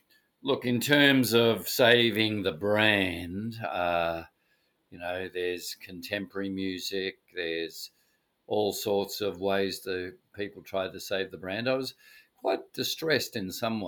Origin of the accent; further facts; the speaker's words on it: Australia; And for me, as an Australian Christian, I'd hope that if there was a Jesus commercial in our grand final with 3-4 million Australians watching it